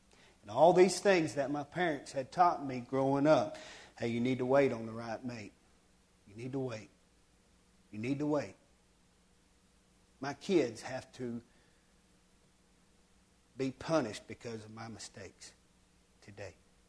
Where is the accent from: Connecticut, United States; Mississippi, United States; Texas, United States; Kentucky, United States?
Texas, United States; Fort Worth; born there; I was born in Tarrant County, Fort Worth, one of them hospitals over there